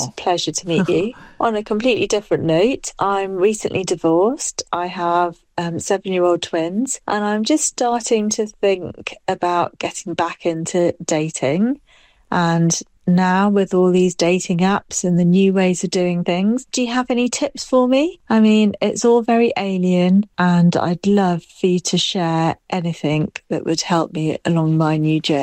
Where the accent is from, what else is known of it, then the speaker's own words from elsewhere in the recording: Hove, South East England, United Kingdom; I'm from Hove.